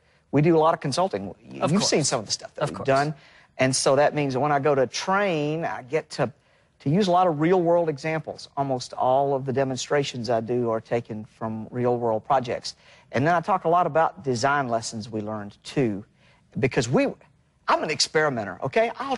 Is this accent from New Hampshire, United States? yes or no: no; Tennessee, United States; And I go, well, I'm just … from Tennessee.